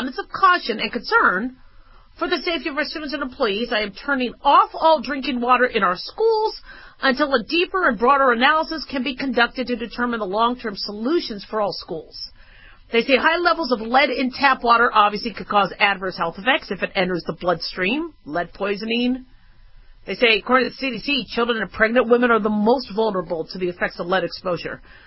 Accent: Phoenix, Arizona, United States; also born or lived in Los Angeles / Las Vegas; See, I'm really fortunate because I grew up in the Southwest. So I was born in L.A., then grew up in Phoenix and Las Vegas. I went to 12 different schools back and forth.

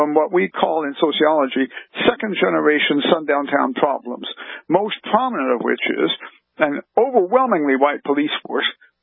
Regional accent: Decatur, Illinois, United States; I grew up in Decatur, Illinois, which is an industrial city about 120 miles northeast of Ferguson and northeast of St. Louis.

